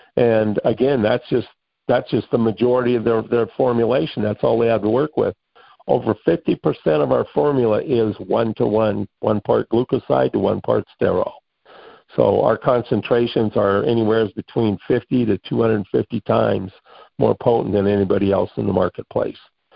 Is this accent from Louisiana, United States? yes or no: no; Miles City, Montana, United States; right here in my hometown of Mile City